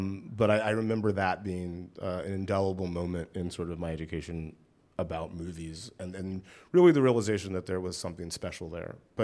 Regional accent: Georgia, United States; I mean, I grew up in West Central Georgia. There wasn't really a direct route from where I grew up to Hollywood.

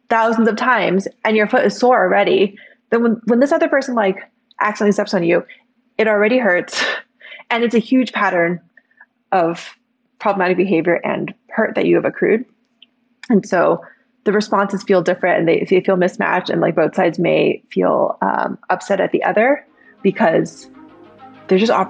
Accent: Mountain View, California, United States; Yeah, so I had a very Silicon Valley upbringing. I grew up in the Bay Area, went to school in Mountain View.

